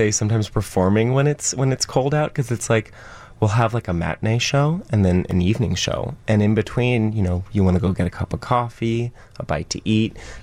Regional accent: San Francisco, California, United States; I'm from San Francisco.

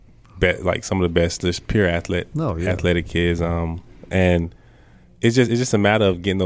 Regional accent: Columbia, United States; No, but she makes sure she let everyone know that I'm really from Columbia. Yeah. See, every time we meet someone or she talks to someone, hey, he's really from Columbia. He's not from Peddle.

